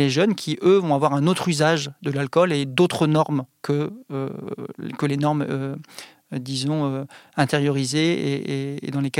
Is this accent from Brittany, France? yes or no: yes; Brittany, France; moi je viens par exemple de Bretagne